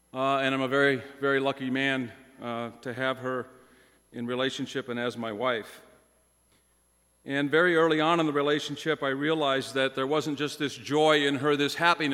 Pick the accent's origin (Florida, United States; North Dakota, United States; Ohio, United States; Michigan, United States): North Dakota, United States; Bismarck; I grew up in Bismarck. I was a attending McCabe United Methodist Church as an 8-year-old.